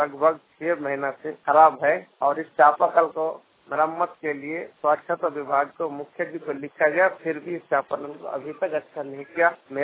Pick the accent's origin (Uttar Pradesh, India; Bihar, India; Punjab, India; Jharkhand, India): Jharkhand, India; Narottampur; मेरा गांव नरोत्तमपुर, पोस्ट नरोत्तमपुर, थाना जिला पाकुड़।